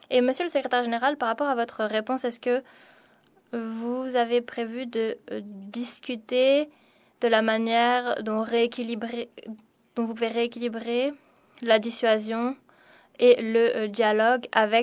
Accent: Latvia; Question rapide. Je viens de Lettonie.

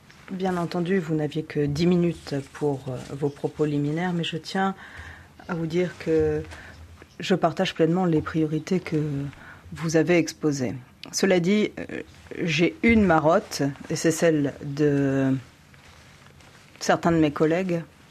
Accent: Spain; French is a second language; je viens d'Espagne et vous le savez

